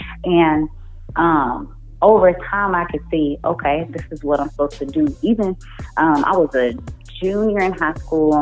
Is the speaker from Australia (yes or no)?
no; Dallas, Texas, United States; From Dallas. I am born and raised Dallas, Texas.